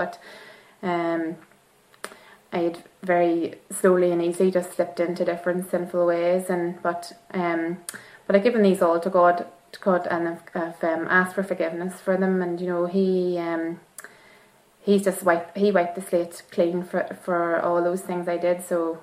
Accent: Ballybay, County Monaghan, Ireland; I was brought up near Ballybay in County Monaghan, had a Christian family, was brought up going to Sunday school and we brethren Sunday school meetings

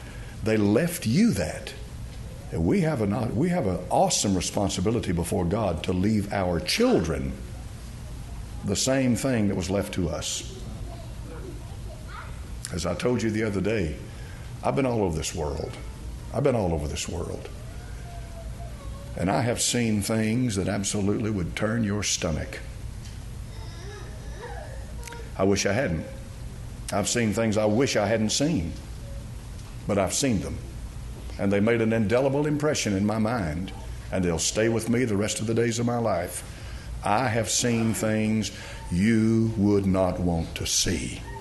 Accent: Knoxville, Tennessee, United States; born there; For I was born in Knoxville, Tennessee.

